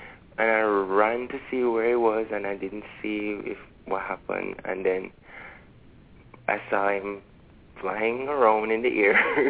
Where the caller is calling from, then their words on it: Kingston, Jamaica; Jeez, yes … calling from Kingston, Jamaica.